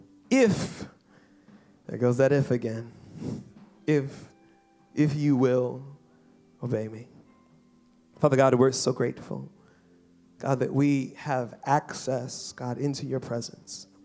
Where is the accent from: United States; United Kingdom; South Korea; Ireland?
United States; Columbia, Maryland; No, I was actually born and raised in Columbia, and I still hate snow.